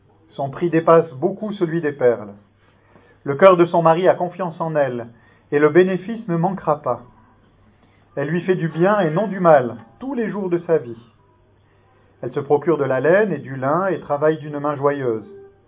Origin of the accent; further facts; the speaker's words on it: France; moved away as an adult; now in Switzerland; j'ai quitté la France en 1989, plus précisément en septembre, après un début de carrière militaire dans l'armée de l'air de 5 ans.